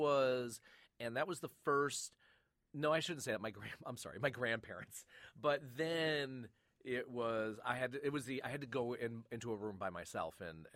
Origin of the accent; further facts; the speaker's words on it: Flint, Michigan, United States; I grew up in Flint, Michigan. I'm fine. Water was drinkable then.